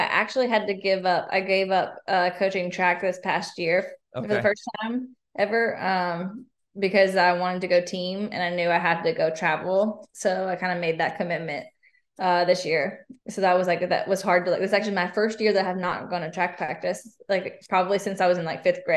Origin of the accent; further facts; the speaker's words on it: Macon, Georgia, United States; now in Birmingham, United States; It was good. I like loved it. I didn't live, we lived a little bit outside of Macon.